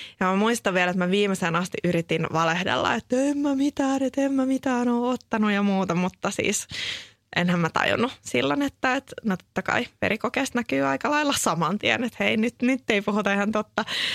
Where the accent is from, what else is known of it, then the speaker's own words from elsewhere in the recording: Espoo, Uusimaa, Finland; Mä oon itse Matinkylästä kotoisin